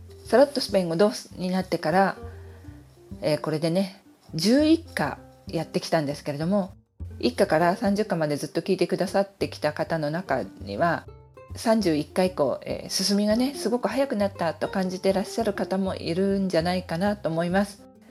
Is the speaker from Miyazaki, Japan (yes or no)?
no; Tokyo, Japan; 私の実家というのは東京なんですけれども